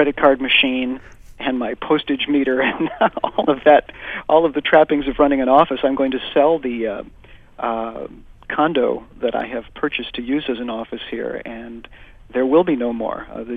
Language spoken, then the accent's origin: English; Chicago, Illinois, United States; as a child, I grew up in Chicago, home of WLS, and I was born in 1951